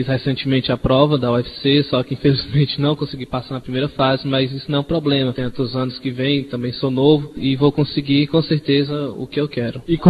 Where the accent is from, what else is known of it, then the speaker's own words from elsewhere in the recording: Fortaleza, Ceará, Brazil; Eu sou oriundo daqui de Fortaleza, né?